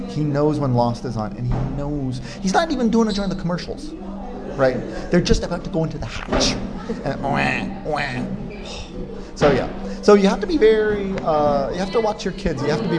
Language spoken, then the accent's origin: English; Canada; And now, as a Canadian, from birth, you are schooled that Alberta beef is the best beef in the world